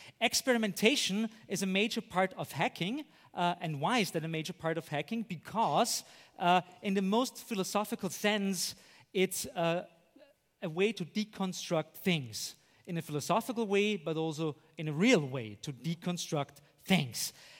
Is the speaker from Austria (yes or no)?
yes; Austria; I'm from Austria.